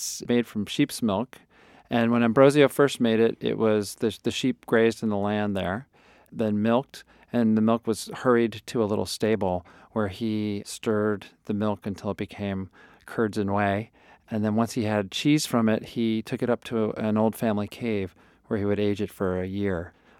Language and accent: English; United States; Well, so, you know, unfortunately, I'm American, and I grew up on sort of the individually wrapped slices of Kraft American cheese